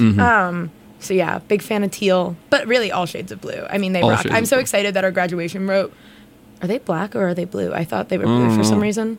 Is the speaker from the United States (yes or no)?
yes; Florida, United States; I mean, I'm from Florida, so there can be alligators.